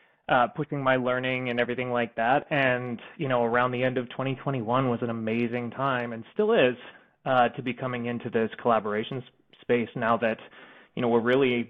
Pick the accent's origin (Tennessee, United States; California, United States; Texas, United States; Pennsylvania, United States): Texas, United States; also born or lived in Kansas; now in New York, United States; I was born in Kansas. Grew up in Texas, went to school in North Carolina, lived in Georgia, Atlanta, Georgia for a little while after